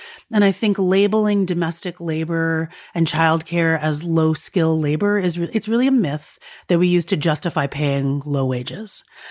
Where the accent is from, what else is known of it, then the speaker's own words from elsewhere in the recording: United States; So my mom, you know, I grew up in America hearing my mom say, I'm not your maid.